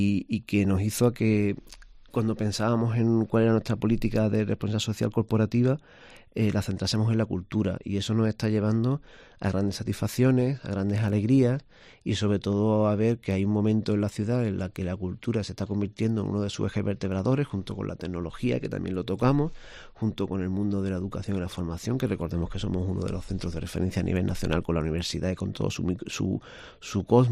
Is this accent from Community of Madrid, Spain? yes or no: no; Granada, Andalusia, Spain; Ellos terminan conociendo y entendiendo lo que es Granada, lo que somos los granadinos